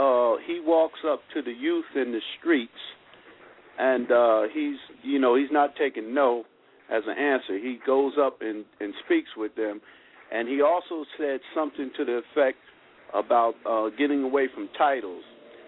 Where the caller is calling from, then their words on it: East Orange, New Jersey, United States; and I'm calling from East Orange, New Jersey.